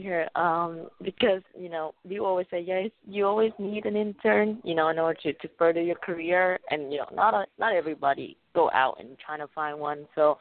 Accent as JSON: {"language": "English", "country": "Vietnam", "tie": "born or raised there", "second_language": "English", "moved": "yes", "lives_now": "United States", "said": "Okay, well, I was born and raised in Vietnam, and we moved here about 6 years ago"}